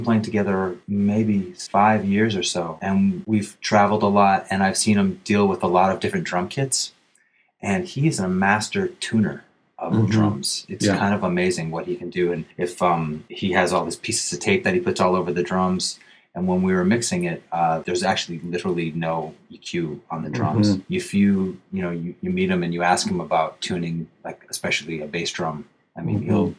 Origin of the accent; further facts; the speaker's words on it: Canada; now in New York, United States; I'm a Canadian who's been living in New York for 14 years.